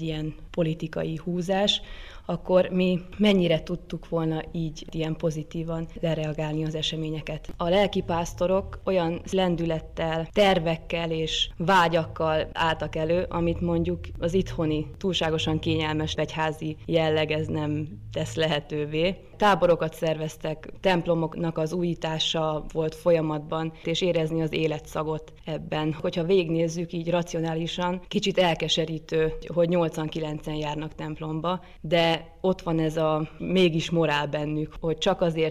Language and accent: Hungarian; Hungary; Soha életemben nem szégyeltem azt, hogy magyar vagyok